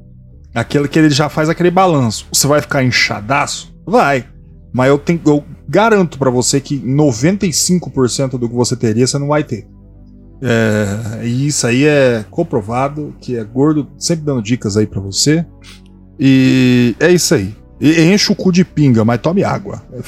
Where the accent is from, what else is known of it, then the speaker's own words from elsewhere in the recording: São Paulo, Brazil; eu sou do interior de São Paulo, como eu sou sortudo, né?